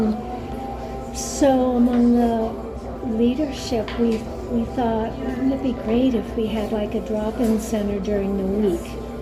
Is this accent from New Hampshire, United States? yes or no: no; Pennsylvania, United States; born there; I was born in the U.S. I was born in Pennsylvania, and lived a very protected, privileged life